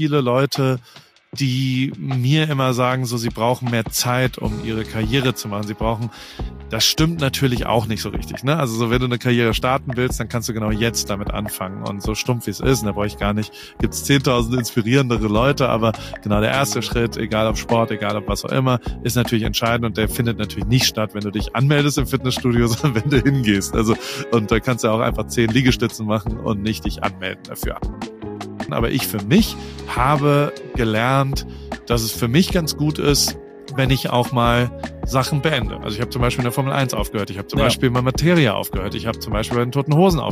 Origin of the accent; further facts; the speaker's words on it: Heidelberg, Baden-Württemberg, Germany; now in Newport Beach, United States; Der ist gerade in meiner Heimatstadt in Heidelberg heute. Und ich bin in Newport Beach in Kalifornien, weil ich hier gerade ein bisschen gefangen bin.